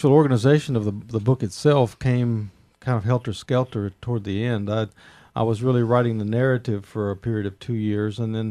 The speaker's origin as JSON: {"language": "English", "country": "United States", "said": "I realized that, yes, as an American poet, you can write in an American diction"}